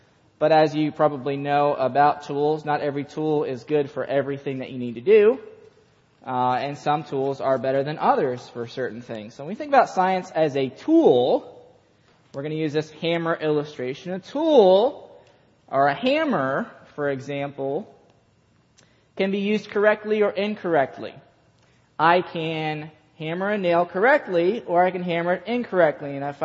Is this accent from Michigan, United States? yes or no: yes; Michigan, United States; So my dad was a builder years ago. I'm from Michigan, and my dad was a builder